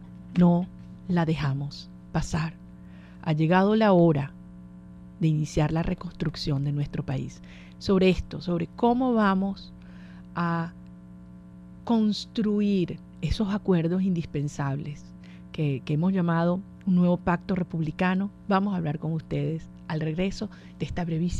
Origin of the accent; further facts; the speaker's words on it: San Antonio de los Altos, Miranda, Venezuela; desde mi pueblo, ajá, San Antonio de los Altos.